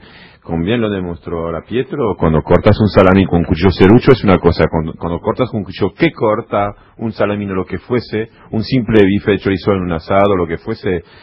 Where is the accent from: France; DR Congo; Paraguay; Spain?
France; now in Argentina; Yo soy más argentino que francés en tiempo pasado en Argentina.